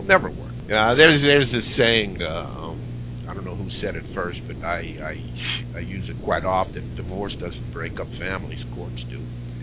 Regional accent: Pennsylvania, United States; also born or lived in Westchester County, New York, United States / Putnam County, New York, United States; now in Deltona, United States; Originally, I'm from Pennsylvania, but I spent most of my adult life in metropolitan New York area, Westchester County and Putnam County, New York.

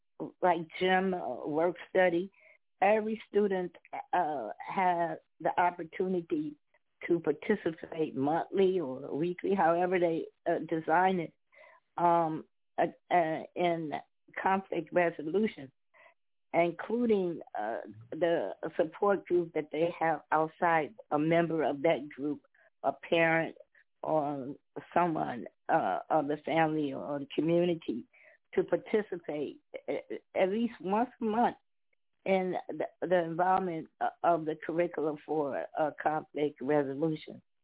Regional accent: Chicago, Illinois, United States; I'm from Chicago.

